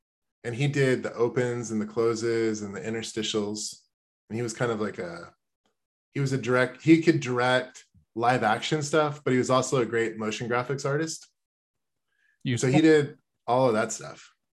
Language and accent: English; Austin, Texas, United States; growing up in Austin is so nice and it's like so educated, and it's just it is a very fancy city, especially for Texas